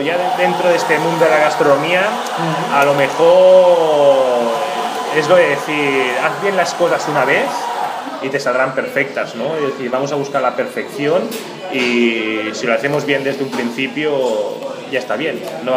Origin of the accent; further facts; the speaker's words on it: Lleida, Catalonia, Spain; A mí me tira mucho mi tierra, que es Lérida.